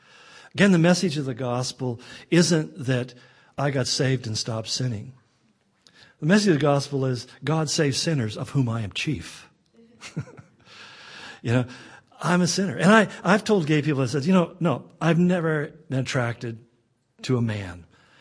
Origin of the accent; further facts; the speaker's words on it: Spokane, Washington, United States; You know, again, I'm a kid from Spokane.